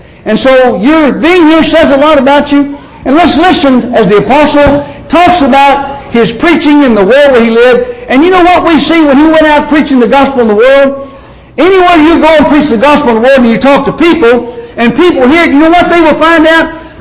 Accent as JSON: {"language": "English", "town": "Louisville", "region": "Kentucky", "country": "United States", "tie": "born or raised there", "said": "I grew up in Louisville, Kentucky, and as a result, not many people here like to hear me preach, and so I go other places to preach."}